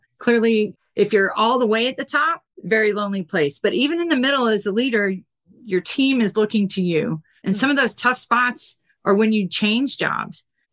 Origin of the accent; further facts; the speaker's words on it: Florida, United States; also born or lived in Colorado; In a team of 60, we had two native Floridians and a team of 65 sitting in Florida. And I happened to be one of them who had just moved from Colorado.